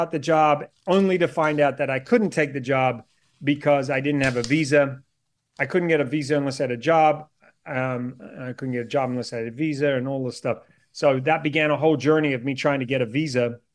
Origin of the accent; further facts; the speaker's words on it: New Zealand; there was an issue with my accent. Being a New Zealander, it was a bit of a problem back then. In those days, you didn't have a lot of foreign accents, and my accent was kind of mixed up.